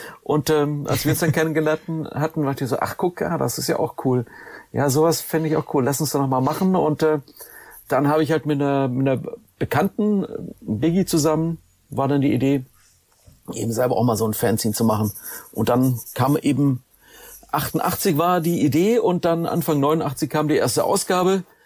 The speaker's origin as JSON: {"language": "German", "town": "Heidenheim an der Brenz", "region": "Baden-Württemberg", "country": "Germany", "tie": "born or raised there", "said": "in dem Kaff war, wo ich herkomme, Heidenheim an der Brenz, Ulm die Ecke, einmal die A7 ganz weit runter."}